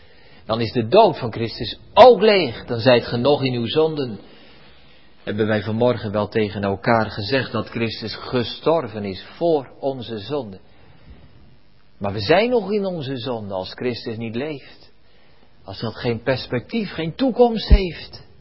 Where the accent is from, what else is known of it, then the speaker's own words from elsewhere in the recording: Barneveld, Gelderland, Netherlands; U weet dat wellicht, ik ben in Barneveld opgegroeid.